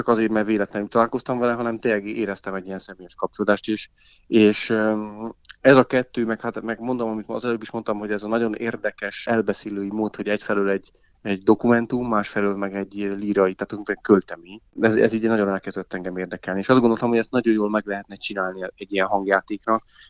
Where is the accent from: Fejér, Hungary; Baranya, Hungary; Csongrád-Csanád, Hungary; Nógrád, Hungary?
Fejér, Hungary; Dunaújváros; nekem is a gyerekkoromban Dunajvárosban ez a Melba kocka, meg Párizsi kocka, ezek a kis ilyen kis egészségtelen ilyen édességek, ezek nekem is így jelentettek valamit